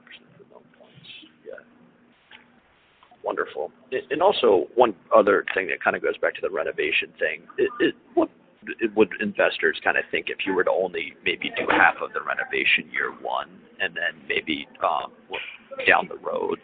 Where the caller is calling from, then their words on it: Washington, District of Columbia, United States; I'm calling from Washington, D.C.